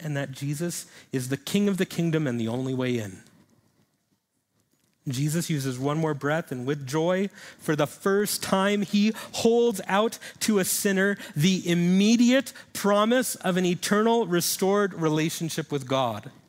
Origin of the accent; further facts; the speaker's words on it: New York City, New York, United States; there were delis, multiple delis within walking distance because I grew up in New York City.